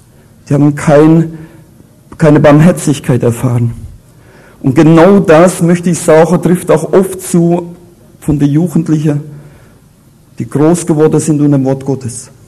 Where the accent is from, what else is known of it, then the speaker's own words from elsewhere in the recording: Rhineland-Palatinate, Germany; accent: Palatine; ich komme aus der Pfalz, das ist so ein Konkurrenzland mit dem Schwabenländler